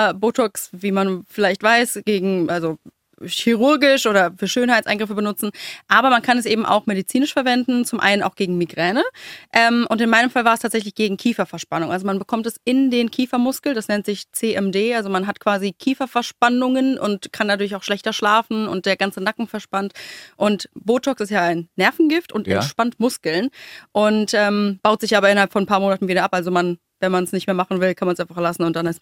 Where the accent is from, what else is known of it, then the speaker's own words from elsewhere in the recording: Hesse, Germany; ich bin im Odenwald groß geworden. Also meine Oma, meine Mama, ganz viel odenwälderisch plattgeschwätzt.